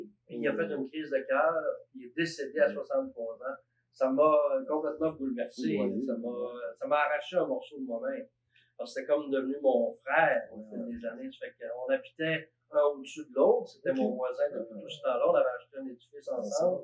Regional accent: Jonquière, Quebec, Canada; Jonquière. Moi, je viens de Jonquière. Une ville de 60 000 habitants.

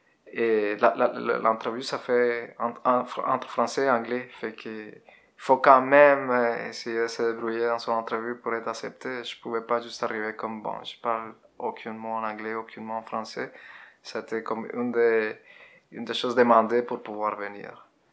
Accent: Bogotá, Colombia; French is a second language; moved away as an adult; now in Quebec, Canada; Je viens de la Colombie. Je suis né en Colombie en 82. Avant de venir au Québec, j'habitais à Bogota, puis je me promenais un peu en Colombie.

